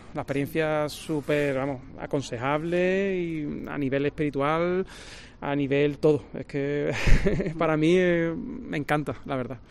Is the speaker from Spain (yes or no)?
yes; Cádiz, Andalusia, Spain; yo soy de allí de Cádiz y tengo amigos que sí han venido